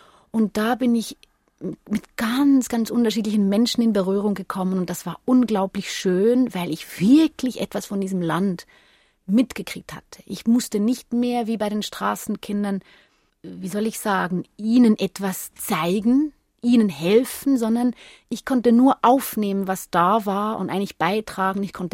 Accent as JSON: {"language": "German", "country": "Switzerland", "said": "als Schweizerin"}